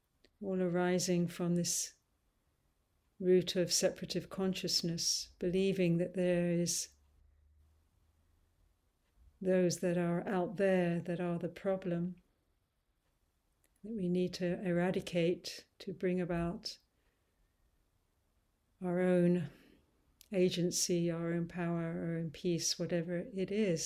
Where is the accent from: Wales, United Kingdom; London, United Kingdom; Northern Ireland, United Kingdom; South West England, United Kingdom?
London, United Kingdom; I'm over here in the UK, in London, which is actually my hometown.